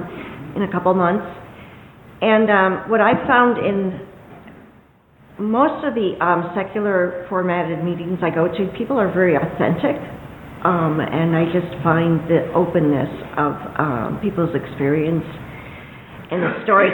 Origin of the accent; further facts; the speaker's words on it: Urbana, Illinois, United States; I'm from Central Illinois. That's a town called Urbana. It's about 2 hours south of Chicago.